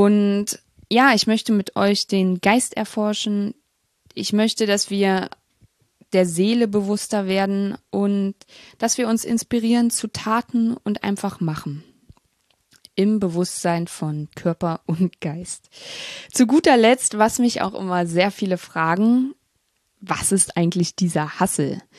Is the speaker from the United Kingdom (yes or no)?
no; Barby, Saxony-Anhalt, Germany; also born or lived in Magdeburg; ich bin 21 Jahre jung und habe 3 Geschwister. Ich bin in Magdeburg in Sachsen-Anhalt geboren und in der Nähe aufgewachsen, in einem Ort namens Barbie. Barbie wird übrigens mit Y geschrieben und nicht wie die Barbie-Puppe.